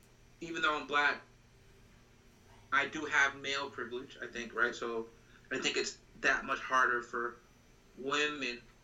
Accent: Boston, Massachusetts, United States; I grew up in Boston, right, where people say, like, yo, that's a white city, it's racist

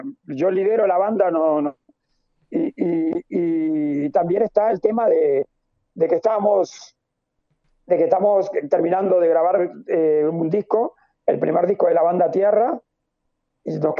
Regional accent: Uruguay; also born or lived in Catalonia, Spain; now in Spain; Yo soy medio uruguayo y medio catalán. Llevo casi el mismo tiempo, un poquito menos en Cataluña que en Uruguay, pero me siento muy catalán en un punto, ¿no?

